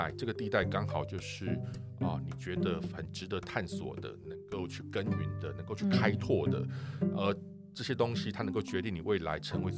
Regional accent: Taiwan; 我们台湾人很常常就是会就是比较 humble， 就是比较谦虚。

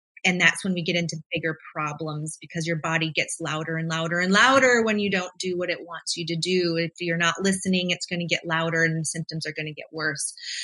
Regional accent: Wisconsin, United States; I'm originally from Wisconsin, so Packer fan over here.

